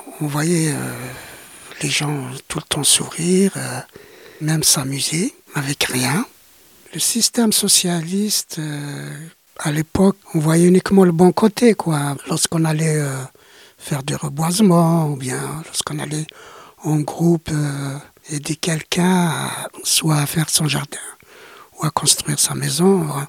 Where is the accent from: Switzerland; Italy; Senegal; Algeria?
Algeria; moved away as an adult; now in France; toutes mes études, je les ai faites en Algérie, donc le primaire, le secondaire et le supérieur. Études que j'avais faites aussi en langue française. Pour moi, l'arabe était une langue secondaire à l'époque.